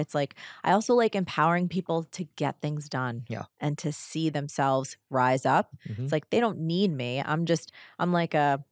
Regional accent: New Jersey, United States; you know, I'm from Jersey.

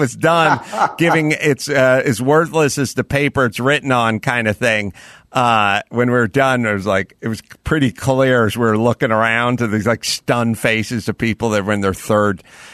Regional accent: California, United States; So I grew up out here in the San Fernando Valley.

